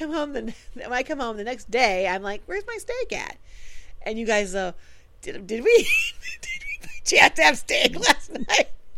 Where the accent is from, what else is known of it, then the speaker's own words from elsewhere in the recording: Fort Worth, Texas, United States; Yeah, Fort Worth. No, you're not. Yes, born and raised.